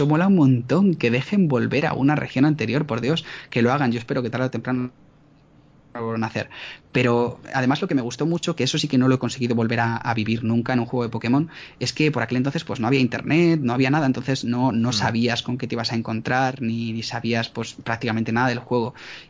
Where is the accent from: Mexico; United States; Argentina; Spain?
United States; born there; pero mi madre siempre, porque yo nací en Estados Unidos, entonces mi madre siempre